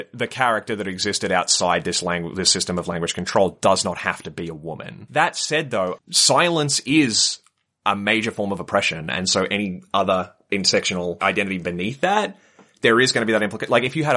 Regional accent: Australia; Like, I, as an English-speaking Australian, I probably have a lot more in common than an American and a Canadian and a British person

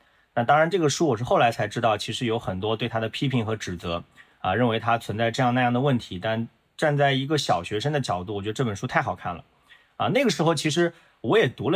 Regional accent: China; 那都像是我们中国人学文言文的这种感觉

